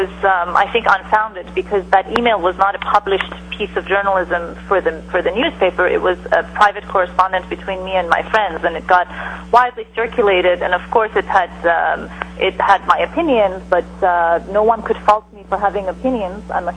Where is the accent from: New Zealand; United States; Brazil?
United States; Portland; But I grew up in Portland, so it's a dear place to me.